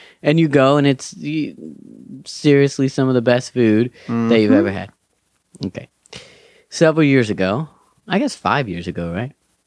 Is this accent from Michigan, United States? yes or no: no; Kingsburg, California, United States; and growing up in Kingsburg area